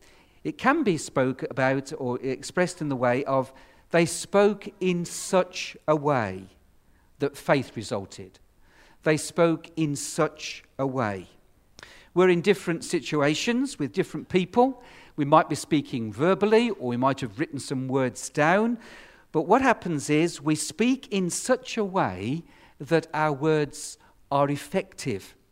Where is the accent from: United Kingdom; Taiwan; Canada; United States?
United Kingdom; It's a hard word for us as British Christians.